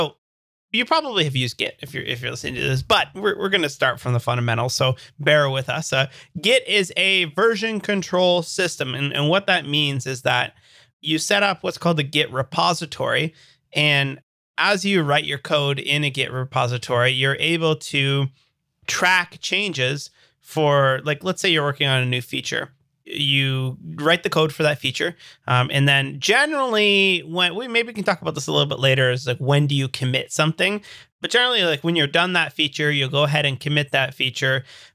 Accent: Hamilton, Ontario, Canada; I'm a developer from The Hammer

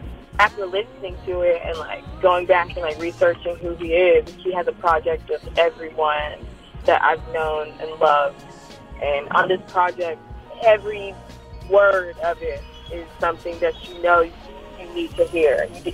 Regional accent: Nashville, Tennessee, United States; I'm from Nashville, Tennessee.

